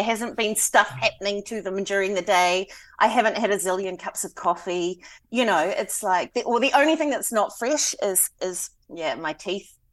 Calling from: Hastings, Hawke's Bay, New Zealand; I'm coming from Hastings City in Hawke's Bay, New Zealand.

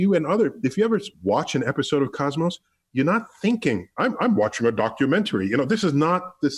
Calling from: New York City, New York, United States; I'm zooming from New York City.

